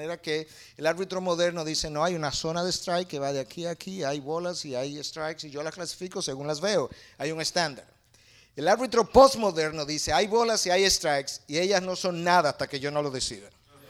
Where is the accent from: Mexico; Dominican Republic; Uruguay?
Dominican Republic; Múltiples presidentes en República Dominicana, de donde yo vengo, han sido acusados de corrupción